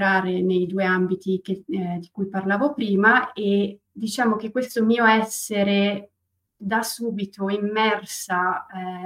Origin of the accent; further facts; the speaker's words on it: Italian-speaking Switzerland, Switzerland; first language Italian; Sì, sono svizzera, non è che sono così brava con le lingue per cui ho imparato l'italiano così bene, in realtà l'italiano è la mia lingua madre, perché non molti lo sanno, ma in Svizzera abbiamo quattro lingue nazionali e una di queste è l'italiano